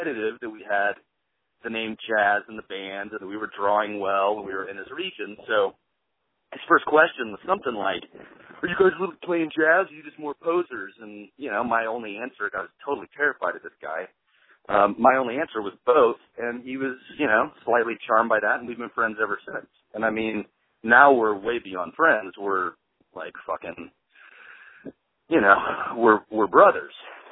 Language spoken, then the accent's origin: English; Tulsa, Oklahoma, United States; also born or lived in Kansas City; and, you know, I'm from Kansas City and Tulsa, so Billy Goat was a huge deal in this region.